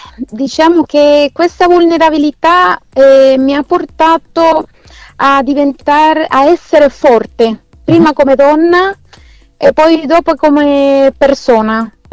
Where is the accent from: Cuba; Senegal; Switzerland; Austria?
Cuba; Italian is a second language; now in Italy; Sono cubana, allora, essendo latinoamericana e le mie radici sono latinoamericane